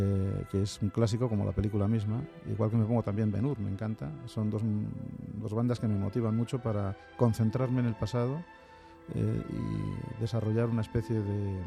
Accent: Segovia, Castile and León, Spain; born there; now in Madrid, Spain; Pero yo amo Madrid, pero yo soy de Segovia y además lo llevo muy a gala. Es decir, sí, pero yo nací en Segovia, aunque vivo en Madrid desde toda mi vida.

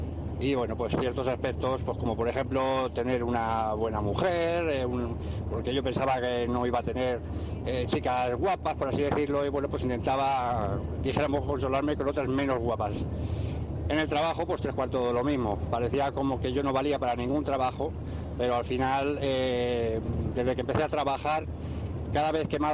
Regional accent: Madrid, Community of Madrid, Spain; de Madrid.

